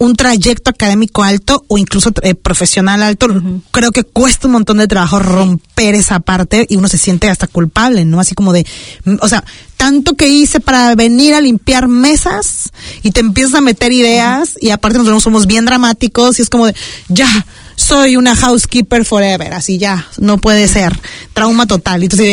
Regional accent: Mexico; now in New Zealand; porque la gente que venimos de México

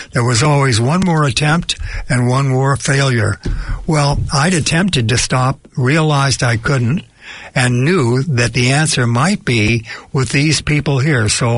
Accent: San Francisco, California, United States; a master's degree when I went out into the business financial district of my hometown of San Francisco, California.

